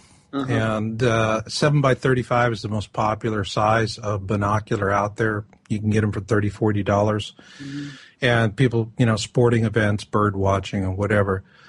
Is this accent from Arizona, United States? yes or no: yes; Arizona, United States; I really have a great fondness for the Hopi people. I grew up in Arizona.